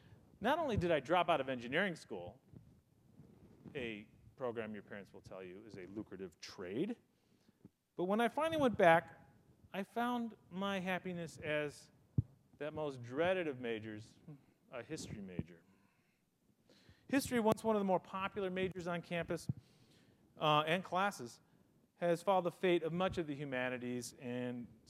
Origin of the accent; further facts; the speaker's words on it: Midwest, United States; I'm from the Midwest. My dad was a janitor at my high school. My mom taught art.